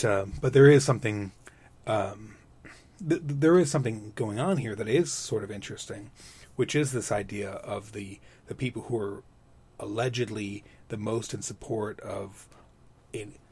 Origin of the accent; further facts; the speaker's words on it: Midwest, United States; One, I grew up in the Midwest, and Ohio is the Midwest, whether you like it or not.